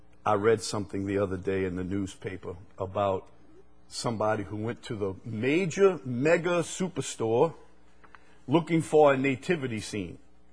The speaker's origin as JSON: {"language": "English", "country": "United States", "said": "You know, for the most part, we are fat American affluent people."}